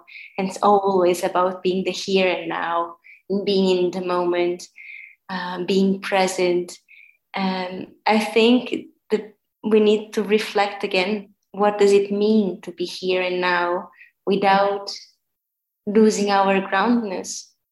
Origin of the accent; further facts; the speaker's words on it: Lisbon, Portugal; I just felt really missing my hometown. I didn't want to go back to Lisbon.